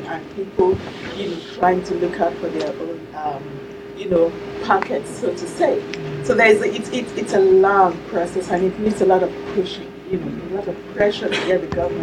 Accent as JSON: {"language": "English", "country": "Nigeria", "said": "well, I come from Nigeria, you know"}